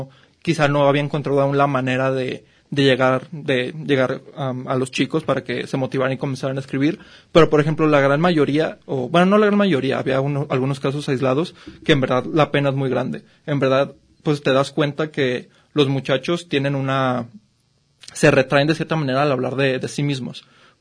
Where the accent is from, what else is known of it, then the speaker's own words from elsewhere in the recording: Mexico; el exterior nos percibió como mexicanos